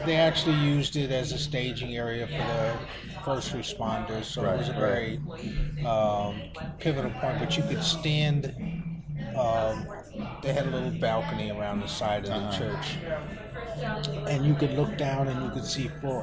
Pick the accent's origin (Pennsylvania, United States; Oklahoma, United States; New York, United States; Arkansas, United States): New York, United States; No, it's just one of those assumptions as a New Yorker.